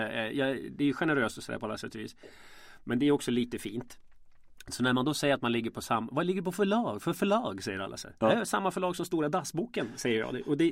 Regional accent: Gävle, Gävleborg County, Sweden; Jag är från Gävle, du är från Matfors.

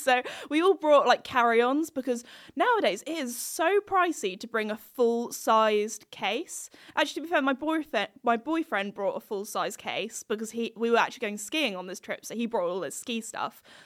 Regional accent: United Kingdom; which I would say as a British gal, it's hot

